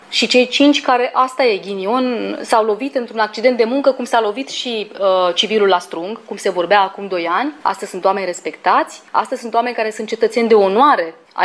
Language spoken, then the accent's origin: Romanian; Romania; pentru că și noi suntem români îmbrăcați într-o uniformă.